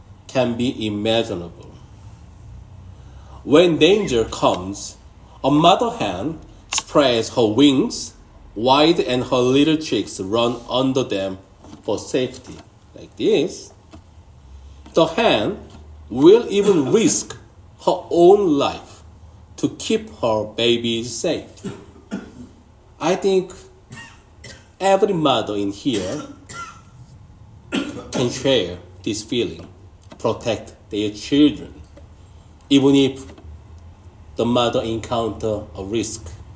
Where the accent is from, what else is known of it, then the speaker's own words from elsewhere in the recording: South Korea; English is a second language; now in Australia; So I was Korean citizen. I was, now I'm Australian citizen, but I was a Korean citizen.